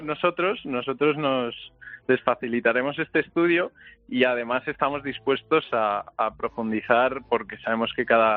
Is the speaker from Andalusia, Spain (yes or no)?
yes; Quesada, Andalusia, Spain; Pues yo justo mañana me voy a mi pueblo, a Quesada, en Jaén.